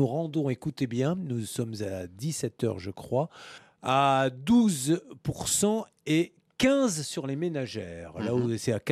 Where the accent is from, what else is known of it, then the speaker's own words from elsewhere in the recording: Bordeaux, Nouvelle-Aquitaine, France; Entre Bordelais. Je vais te virer entre Bordelais quand même.